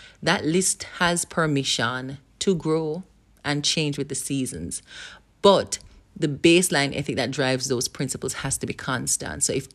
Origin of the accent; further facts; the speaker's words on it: Jamaica; I am Jamaican. So you will hear, if you don't already know, references to the Jamaican vernacular, culture, and of course a little bit of patois mixed in here and there.